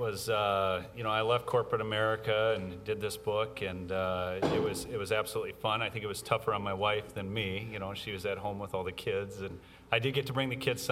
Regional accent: Debs, Minnesota, United States; Yes, yes. I am from Debs. It was a great place to grow up.

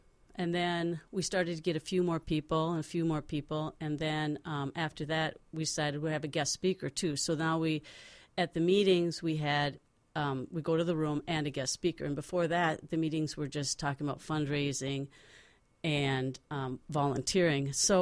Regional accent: Brooklyn Center, Minnesota, United States; Yeah, I grew up in Brooklyn Center, and I went to Park Center High School and North Dakota State for college.

